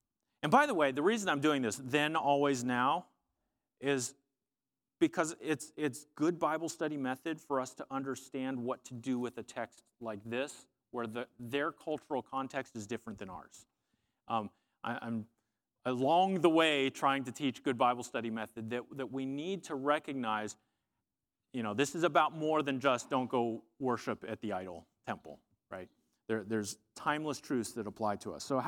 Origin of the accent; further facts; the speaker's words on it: United States; I'm an American, you know, and we're quick to talk about personal freedoms and personal rights